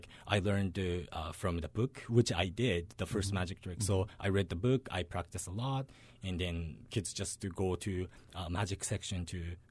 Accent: Japan; moved away; And I came from Japan 7 years ago.

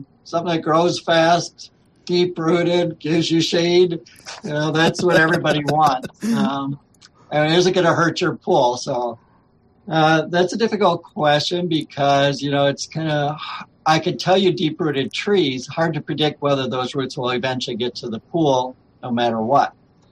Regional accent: Minnesota, United States; You know, I grew up in Minnesota, and it was so cold there.

